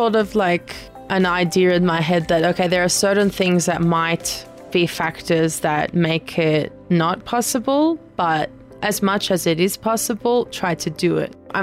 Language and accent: English; Sydney, New South Wales, Australia; also born or lived in New York; I am born in Sydney, Australia. Mm-hmm. I grew up there. I went to university there. Not very long before COVID, I had a small stint, I'll call it, living in New York.